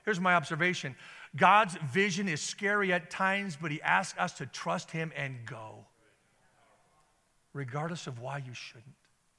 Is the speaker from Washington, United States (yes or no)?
no; Idaho, United States; I'm from Idaho, football player.